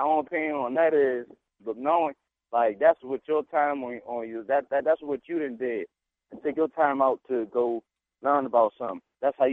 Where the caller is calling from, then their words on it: Maryland, United States; Yeah, I'm from Glenard, Maryland.